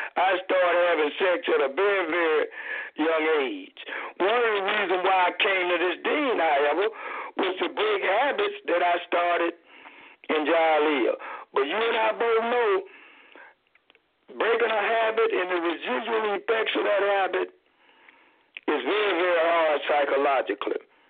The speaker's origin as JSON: {"language": "English", "region": "the South", "country": "United States", "tie": "born or raised there", "said": "When I was in the South, growing up, if a young lady got pregnant"}